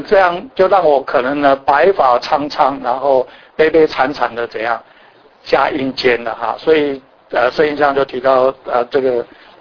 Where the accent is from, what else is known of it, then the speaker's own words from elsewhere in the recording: Taiwan; 那我来自台湾的背景哈